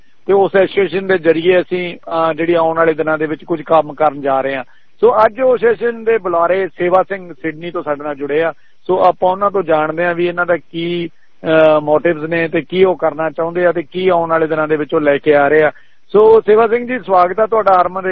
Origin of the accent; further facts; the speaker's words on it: Haryana, India; ਮੇਰਾ ਵੀ ਜਿਹੜਾ ਪਿਛੋਕੜ ਹਰਿਆਣੇ ਦਾ ਵਾਲਾ, ਤੇ ਮੈਂ ਕਹਿ ਦਿੰਦਾ ਵੀ ਅਸੀਂ ਪੰਜਾਬੀ ਜ਼ਰੂਰ ਹਾਂ ਪਰ ਅਸੀਂ ਹਰਿਆਣੇ ਦੇ ਹਾਂ